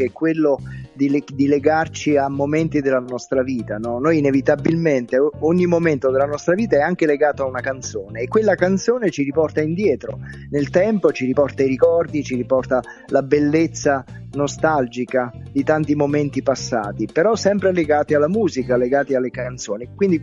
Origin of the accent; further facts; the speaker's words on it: Agropoli, Campania, Italy; Poi sai, io sono meridionale, sono campano, sono di Agropoli